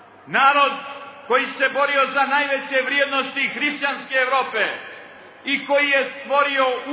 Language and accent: Serbian; Montenegro; Vječna Srbijo, dolazim iz Crne Gore